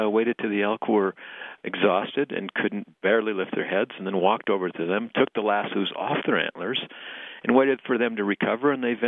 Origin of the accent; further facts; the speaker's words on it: Wyoming, United States; This is a common thing to do in my home state of Wyoming.